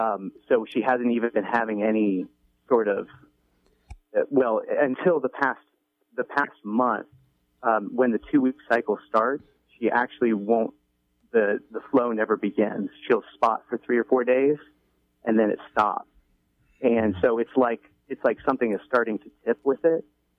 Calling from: Atlanta, Georgia, United States; I'm calling from Atlanta.

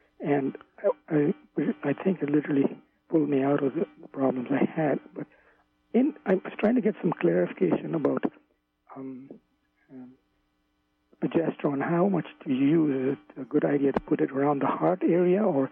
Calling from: Canada

